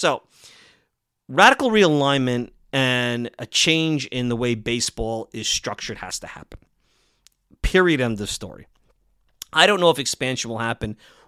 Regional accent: New York City, New York, United States; And I currently live on Long Island. I grew up in New York City and Brooklyn. I'm a lifelong New Yorker.

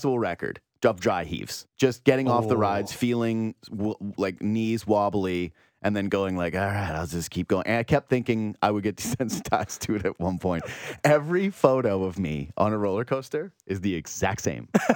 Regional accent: Whitehorse, Yukon, Canada; Again, I was from Whitehorse, Yukon.

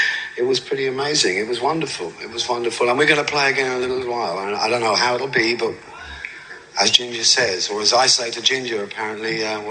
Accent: Glasgow, Scotland, United Kingdom; I come from Glasgow in Scotland, and it doesn't seem so far away now

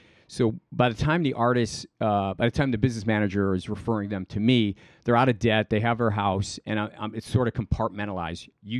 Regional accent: Cleveland, Ohio, United States; I said, but you kind of fucking ruined it for me because I grew up in Cleveland.

